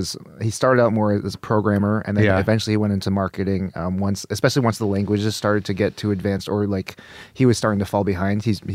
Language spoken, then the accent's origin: English; Westborough, Massachusetts, United States; Right outside of Worcester.